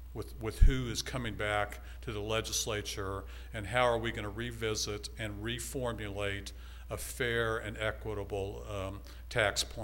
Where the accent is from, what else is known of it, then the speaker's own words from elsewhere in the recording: McPherson, Kansas, United States; Actually, I grew up in McPherson, Kansas.